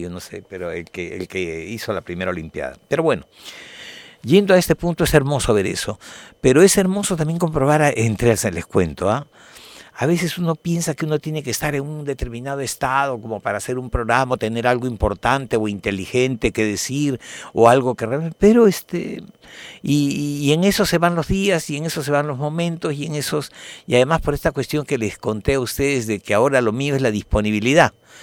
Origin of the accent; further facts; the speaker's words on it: Peru; Los que somos peruanos conocemos lo que significa Gamarra